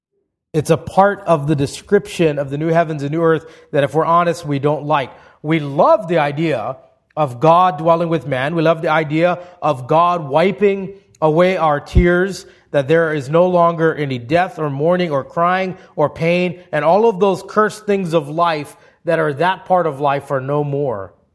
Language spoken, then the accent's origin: English; Hawaii, United States; I grew up in Hawaii. Blue skies, white sands, warm water. I grew up fishing.